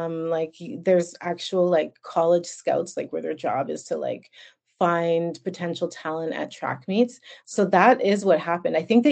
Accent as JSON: {"language": "English", "town": "Calgary", "region": "Alberta", "country": "Canada", "tie": "born or raised there", "said": "and Calgary wasn't very diverse. It's a lot more diverse now, but still has a long way to go for sure."}